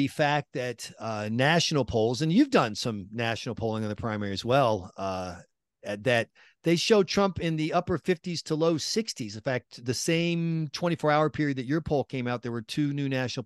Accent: South Carolina, United States; and this is because I grew up in South Carolina, actually worked in politics in South Carolina.

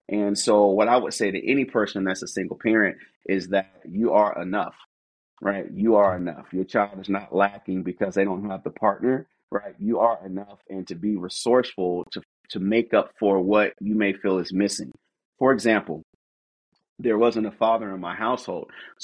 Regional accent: Seattle, Washington, United States; So I was in Seattle, grew up a single parent household with my mom, living in basically the hood.

